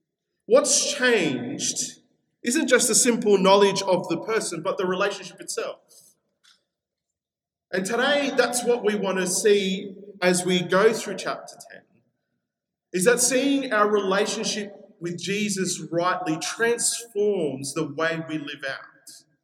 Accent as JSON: {"language": "English", "country": "Peru", "said": "you'll know a little bit that I'm from Peru."}